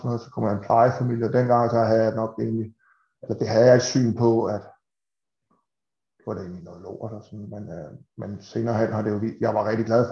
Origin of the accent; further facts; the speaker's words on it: Capital Region of Denmark, Denmark; also born or lived in Østerbro; hvis jeg skal sige, hvor jeg kommer fra, så er det Vestegn, det er sådan det, jeg har mest sådan tilknytning til. Men når sandheden skal frem, så har vi boet rigtig mange steder, som på grund af min fars arbejde.